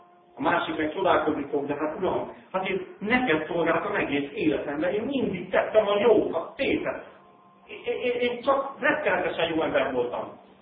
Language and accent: Hungarian; Ocsa, Pest, Hungary; én Ócsán nőttem föl